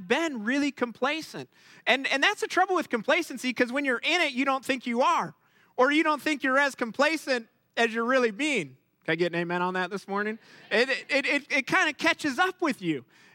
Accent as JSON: {"language": "English", "town": "Cleveland", "region": "Ohio", "country": "United States", "tie": "born or raised there", "said": "and I've born and raised in Cleveland, but we've been very close our whole lives."}